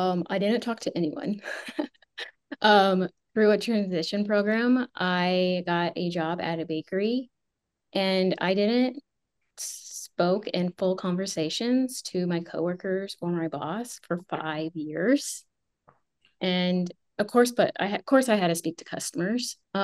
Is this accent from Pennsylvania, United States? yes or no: no; Nebraska, United States; a member of Congress from my home state of Nebraska remembered my artwork